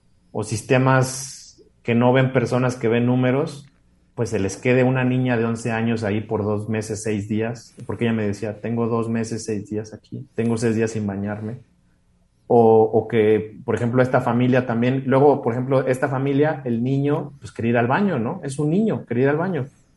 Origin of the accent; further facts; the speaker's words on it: Mexico; Y pues te sientes mucha impotencia y sientes mucho coraje, mucha tristeza de como mexicano